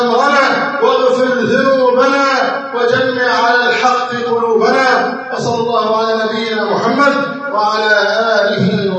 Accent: Egypt; اللهم احفظ بلدنا مصر، اللهم احفظ مصر

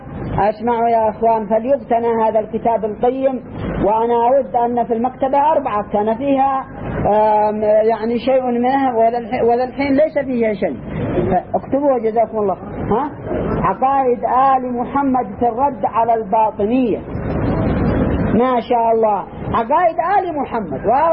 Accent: Yemen; الصليحيون عندنا في اليمن هم، وهكذا.

